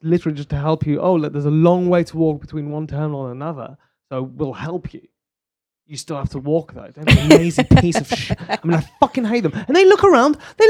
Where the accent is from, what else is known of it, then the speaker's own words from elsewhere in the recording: England, United Kingdom; moved away as an adult; now in United States; so I'm a legal resident of the United States. But I don't have any paperwork for being British because we never needed it.